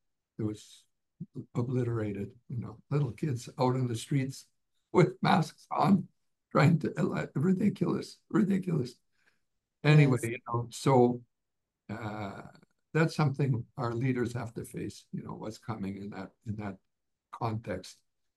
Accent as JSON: {"language": "English", "country": "Canada", "tie": "born there", "said": "I came from Ukrainian background. I was born in Canada, but my parents came from Ukraine."}